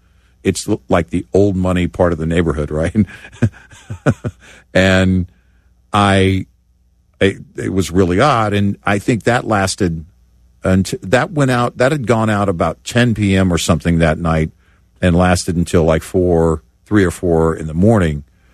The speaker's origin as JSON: {"language": "English", "region": "Tornado Alley", "country": "United States", "tie": "born or raised there", "said": "I mean, I grew up in Tornado Alley, so I'm familiar with severe weather"}